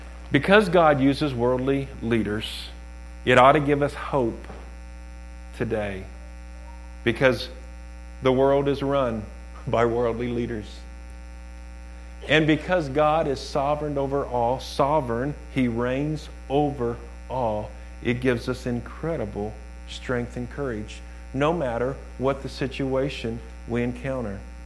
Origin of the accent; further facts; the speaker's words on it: United States; born there; I love America. I'm glad I was born in America.